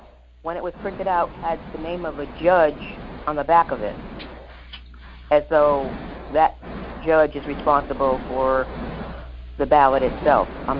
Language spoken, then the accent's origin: English; Connecticut, United States; I would have lost my life in the state of Connecticut, where I was born and raised